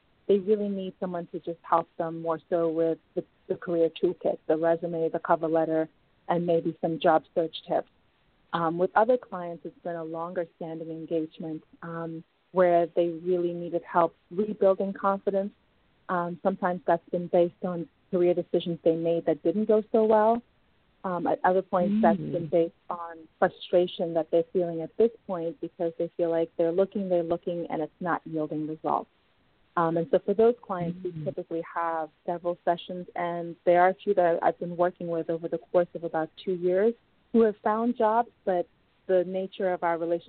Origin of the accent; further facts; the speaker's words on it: Ghana; also born or lived in Zimbabwe / Kenya / Tanzania / Uganda; So we're originally from Ghana. I was raised, wherever we were, I was raised in Ghanaian culture.